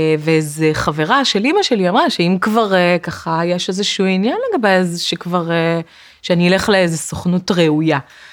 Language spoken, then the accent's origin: Hebrew; Tirat Carmel, Haifa District, Israel; גדלתי למרגלות חיפה, בטירת הכרמל, עיירת פיתוח קטנה, עד גיל 11, ומשם עברנו לחיפה, דרך הים, גם ילדה חיפאית, לא שגרתית.